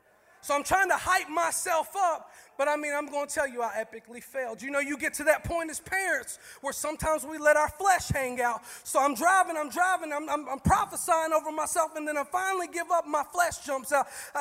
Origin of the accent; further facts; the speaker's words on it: Tennessee, United States; I'm from Tennessee. My wife and I, we drove up on Tuesday.